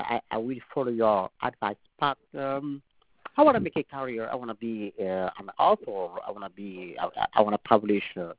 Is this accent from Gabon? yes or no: yes; Gabon; first language French; English is a second language; But also, I'm from Gabon. I'm a French native speaker